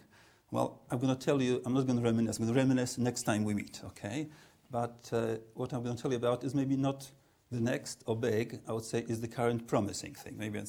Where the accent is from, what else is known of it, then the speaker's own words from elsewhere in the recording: Poland; English is a second language; moved away; I came from Poland, so I had loads of things to learn.